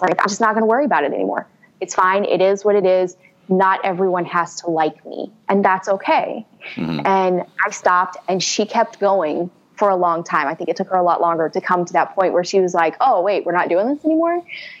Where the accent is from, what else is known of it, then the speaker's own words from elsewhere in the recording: Houston, Texas, United States; I grew up in Houston. We love our guns.